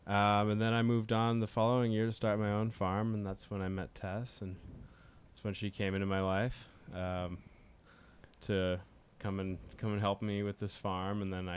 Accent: Philmont, New York, United States; I'm from Philmont, Chatham, Hudson throughout the years.

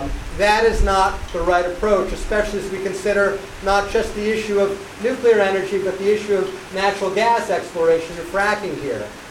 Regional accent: New York, United States; You know, I grew up here in the Hudson Valley. And when I was a little kid, no one wanted to go near the river.

